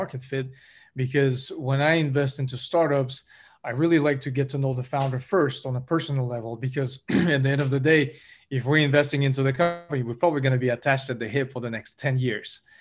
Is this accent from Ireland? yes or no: no; Kazakhstan; now in United States; us being immigrants, like you're from Switzerland, I'm from Kazakhstan.